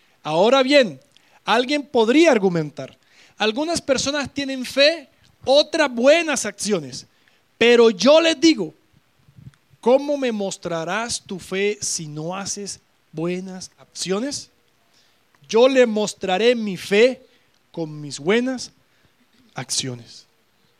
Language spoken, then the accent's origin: Spanish; Pailitas, Cesar, Colombia; Allá en mi pueblo, en maravilloso Pailita, Cesar.